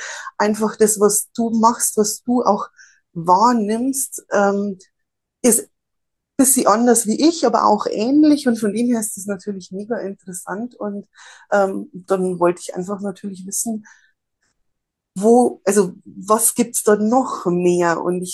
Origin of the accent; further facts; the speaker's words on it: Bavaria, Germany; Ich bin ja hier in Bayern aufgewachsen und natürlich ist hier alles sehr katholisch